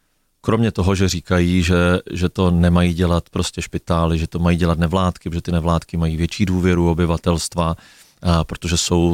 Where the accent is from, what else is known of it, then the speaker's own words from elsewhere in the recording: Brno, South Moravian Region, Czechia; My jsme Brňáci, že jo, primárně, když jsme i v Olomouckým a Zlínským kraji, ale já jsem Brňák.